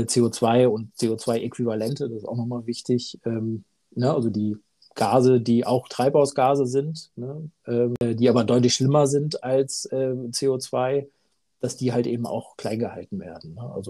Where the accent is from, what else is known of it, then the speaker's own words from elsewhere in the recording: Glückstadt, Schleswig-Holstein, Germany; ich komme ja aus Glückstadt, das ist so bei Hamburg